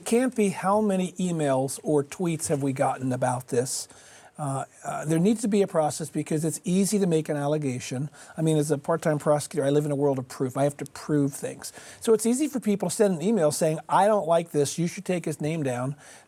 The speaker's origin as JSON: {"language": "English", "town": "Philadelphia", "region": "Pennsylvania", "country": "United States", "tie": "born or raised there", "said": "In my hometown of Philadelphia, half of Temple was named after Bill Cosby"}